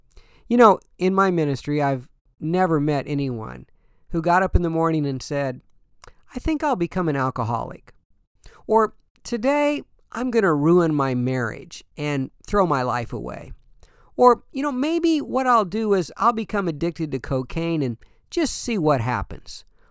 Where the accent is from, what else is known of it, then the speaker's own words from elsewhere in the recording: Oregon City, Oregon, United States; Now, I'm a graduate from Oregon City High School, Oregon City, Oregon, go Pioneers.